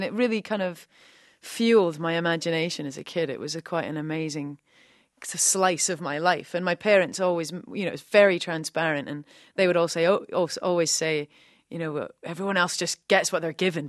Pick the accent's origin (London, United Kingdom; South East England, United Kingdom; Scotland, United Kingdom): Scotland, United Kingdom; Edinburgh; born there; I was adopted I was born in Edinburgh and adopted when I was about 2 weeks old.